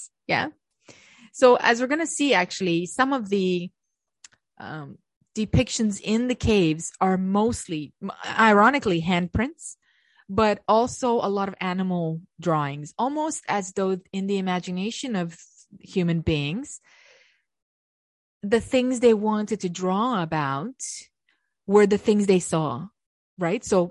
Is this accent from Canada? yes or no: yes; Canada; I know I'm Canadian. I should speak some French